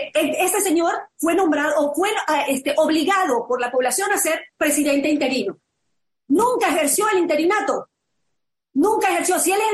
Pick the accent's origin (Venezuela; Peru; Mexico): Venezuela; yo soy una venezolana restiada